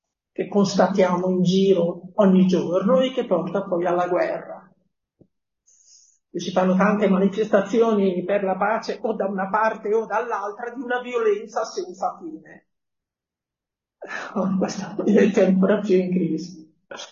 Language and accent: Italian; Lombardy, Italy; also born or lived in Piedmont; Io vengo dalla Lombardia e poi ho vissuto in Piemonte